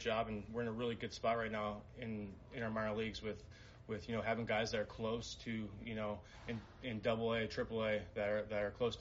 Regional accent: Parker, Colorado, United States; Yeah, you know, I grew up in Parker, Colorado. Went to Regis Jesuit High School and was drafted by the Rockies.

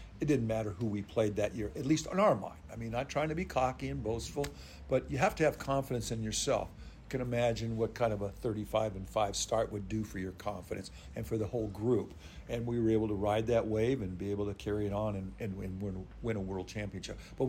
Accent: San Diego, California, United States; even though I'm a San Diegan. I'm from California, but I enjoyed coming to Florida.

